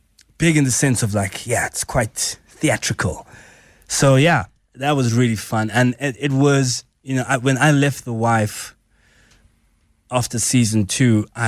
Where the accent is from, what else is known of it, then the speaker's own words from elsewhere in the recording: Soweto, Gauteng, South Africa; born there; I was born in Soweto, and I remember playing with a brick.